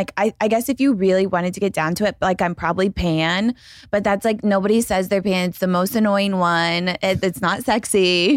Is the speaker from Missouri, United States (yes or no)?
yes; St. Louis, Missouri, United States; also born or lived in Colorado; Well, I'm from St. Louis.